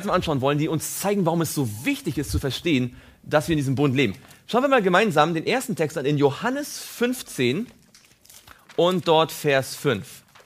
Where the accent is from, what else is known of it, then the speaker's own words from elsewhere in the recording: Mecklenburg-Vorpommern, Germany; now in Stuttgart, Germany; ich komme aus der Nähe von Rostock, jetzt wohne ich hier in Stuttgart. Es war weit genug.